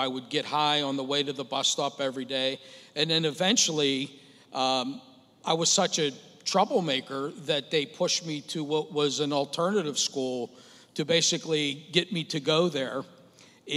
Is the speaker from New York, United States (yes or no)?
no; Sharpsburg, Pennsylvania, United States; I grew up in Sharpsburg.